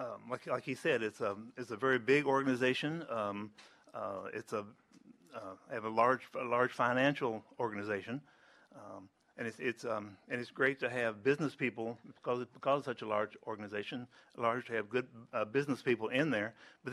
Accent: Sturgeon, Missouri, United States; I'm from Sturgeon, Missouri. I've been married for about 43 years.

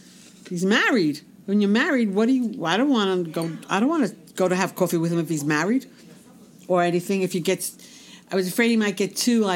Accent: Bronx, New York, United States; I'm from the Bronx. We're tougher from the Bronx. We walk in the cold.

